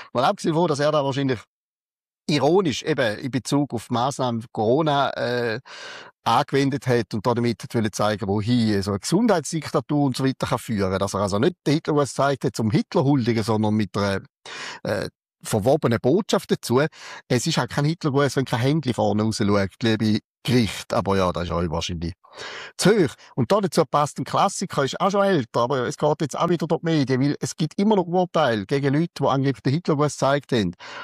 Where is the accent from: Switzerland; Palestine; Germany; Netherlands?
Switzerland; Mörschwil, St. Gallen; Mürschwil ist das Kaff, wo ich aufgewachsen bin. Muss man nicht kennen.